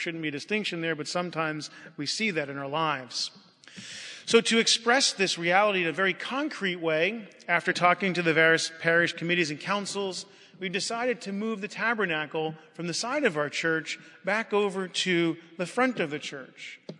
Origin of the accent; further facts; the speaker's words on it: United States; Now I'm an American. I love being an American. I love our country.